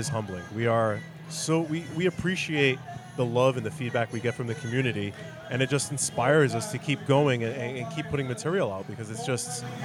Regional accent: Fall River, Massachusetts, United States; because growing up in Fall River, we are oversaturated with Portuguese people.

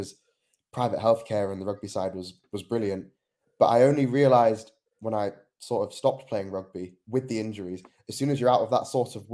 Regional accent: Hong Kong; born there; I was born in Hong Kong, but I only lived there.

